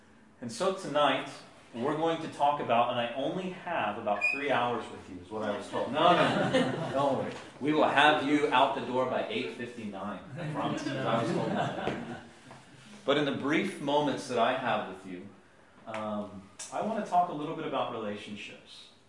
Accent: the South, United States; I'm from the South, so what I'm going to ask sometimes is, can I hear an amen?

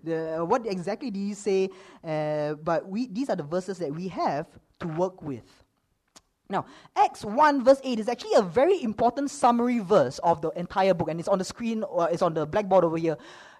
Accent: Singapore; I am not Irish. I am a Singaporean, actually. I look Chinese, but that's because I am a Singaporean Chinese.

